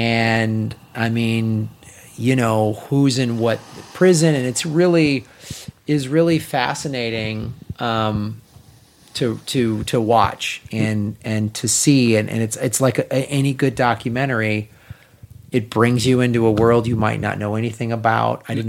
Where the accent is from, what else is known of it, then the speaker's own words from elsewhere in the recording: United States; I'm obviously of Irish heritage, but you know, I'm an American. You know, I've never been to Ireland